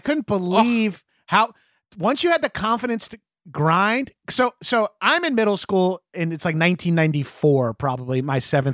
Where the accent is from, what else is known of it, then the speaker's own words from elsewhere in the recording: New York, United States; But as a New Yorker, it's a safe bet that, going into the white school